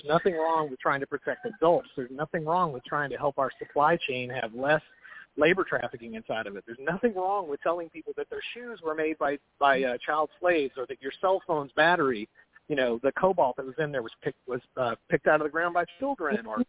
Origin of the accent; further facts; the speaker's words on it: Texas, United States; It's what I grew up with, so I like it, yeah. And I'm Texan.